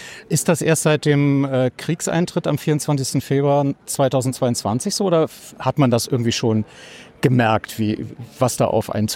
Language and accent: German; East Germany, Germany; einem, der auch noch die Sowjetunion kennenlernen durfte, der in der Schule Russisch lernen musste. Ich komme also aus der DDR.